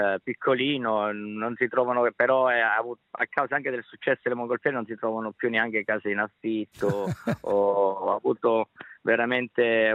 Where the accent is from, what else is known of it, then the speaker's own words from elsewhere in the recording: Rome, Lazio, Italy; now in Switzerland; Io vengo da Roma, però le mie origini sono, diciamo, calabresi, quindi okay, proprio sud Italia.